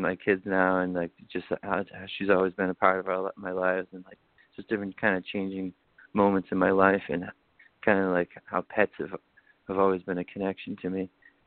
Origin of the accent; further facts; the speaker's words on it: Everett, Massachusetts, United States; now in Malden, United States; I live in Malden currently, which is just north of Boston. I grew up right in Everett, the next town over. Yeah, I love Boston.